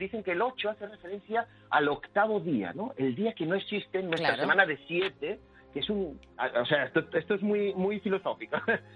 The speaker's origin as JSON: {"language": "Spanish", "region": "Galicia", "country": "Spain", "tie": "born or raised there", "said": "Bueno, y en Galicia, hablando de magia, ¿no? Que es mi tierra, ¿no?"}